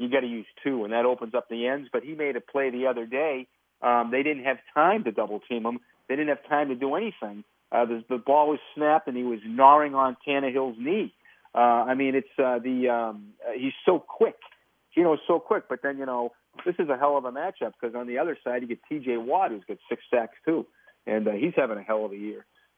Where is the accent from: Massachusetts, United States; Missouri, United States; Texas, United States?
Massachusetts, United States; Framingham; Pie trainer from Framingham, Mass. By the way, that's my hometown.